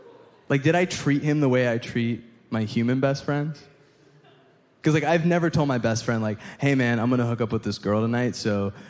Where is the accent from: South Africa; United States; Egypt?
Egypt; And I'd be like, no, man. I'm from Egypt. It's in Africa.